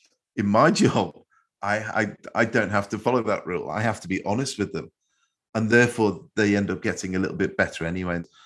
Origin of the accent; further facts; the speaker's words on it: Liverpool, North West England, United Kingdom; where I grew up in Liverpool